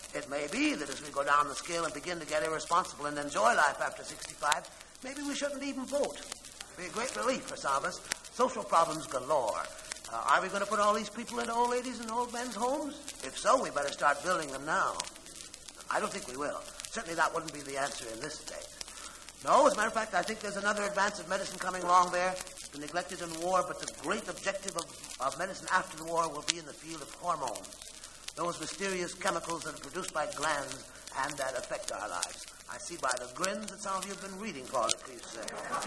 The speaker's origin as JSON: {"language": "English", "region": "Iowa", "country": "United States", "said": "I come from Iowa, I'm proud to say, gentlemen"}